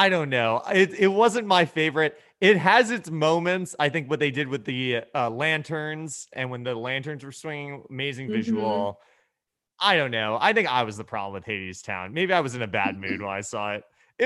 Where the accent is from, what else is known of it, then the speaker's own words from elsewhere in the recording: New York, United States; I'm from New York originally.